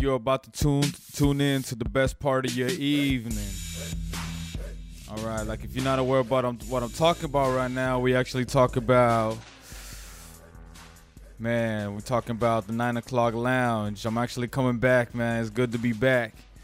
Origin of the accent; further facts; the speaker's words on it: Chowchilla, California, United States; I am from the Fresno area. More specifically, I'm from Chowchilla, California.